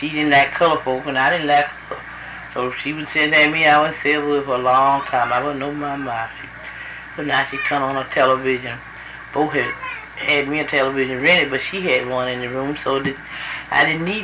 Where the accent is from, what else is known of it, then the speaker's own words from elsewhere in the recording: the South, United States; I said, I didn't tell you the truth. I'm from the South, and I'm not used to it.